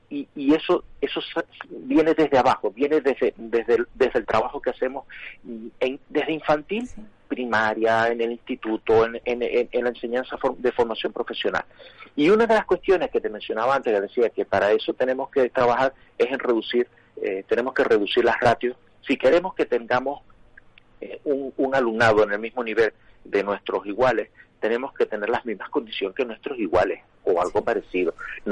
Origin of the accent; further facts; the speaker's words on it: Canary Islands, Spain; ya aterrizo ya en mi tierra, Canarias no se puede dar el lujo de que nos adelante por la derecha.